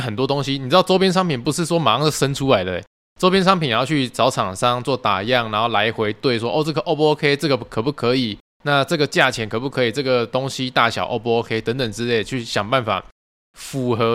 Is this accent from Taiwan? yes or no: yes; Tainan, Taiwan; 那你知道我台南人嘛，台南人六日就是超爆干多人的